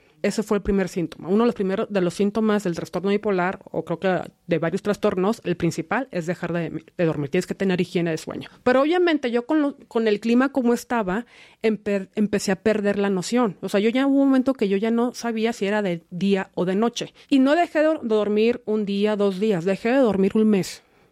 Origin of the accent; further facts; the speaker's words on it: Mexicali, Baja California, Mexico; Soy hija única. Yo crecí en Mexicali, y como bien saben, pues pueblo chico, infierno grande, ¿no?